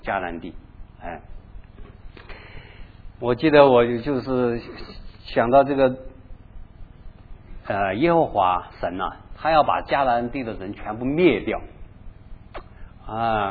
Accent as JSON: {"language": "Chinese", "country": "China", "said": "我估计我们中国人也有献祭啊"}